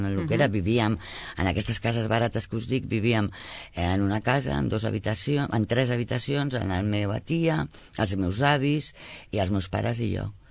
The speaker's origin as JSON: {"language": "Catalan", "town": "Barcelona", "region": "Catalonia", "country": "Spain", "tie": "born or raised there", "lives_now": "Sabadell, Spain", "said": "No sóc de Sabadell, sóc de Barcelona"}